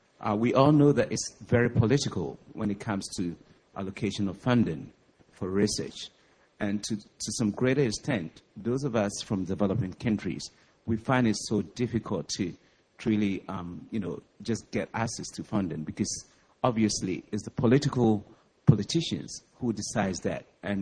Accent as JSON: {"language": "English", "country": "Ghana", "said": "from Ghana. I'd like to take this opportunity to really commend the four speakers."}